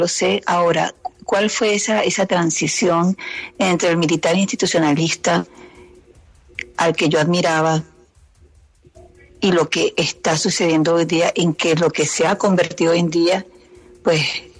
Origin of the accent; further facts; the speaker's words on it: Venezuela; moved away as an adult; now in United States; yo salí de Venezuela en el 94. Me vine a estudiar a los Estados Unidos. Aquí me casé con un venezolano, por cierto.